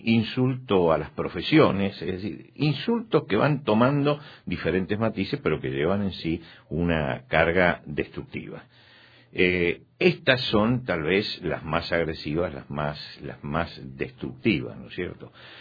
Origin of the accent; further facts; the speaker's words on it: Argentina; en mi país, en Argentina, hay gente que se insulta cariñosamente